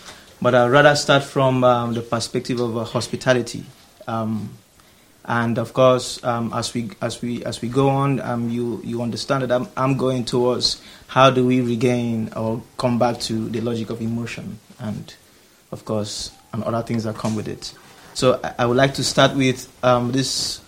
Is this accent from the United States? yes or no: no; Nigeria; English is a second language; I'm from Nigeria, and I am Igbo. That's where I come from, the Igbo, it's a tribe or the ethnic group, Igbo.